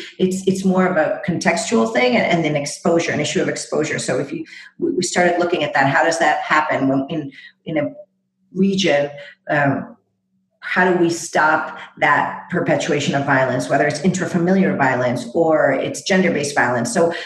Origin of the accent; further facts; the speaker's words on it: El Salvador; I'm from El Salvador originally